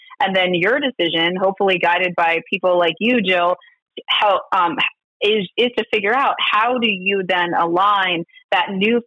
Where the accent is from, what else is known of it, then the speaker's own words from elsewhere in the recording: United States; I think I grew up in America truly believing in my individual vote matters, and it does.